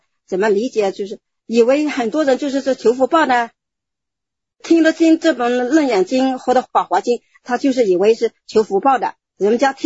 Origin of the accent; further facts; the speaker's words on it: Qingtian, Zhejiang, China; 那么在我们老家的青田那里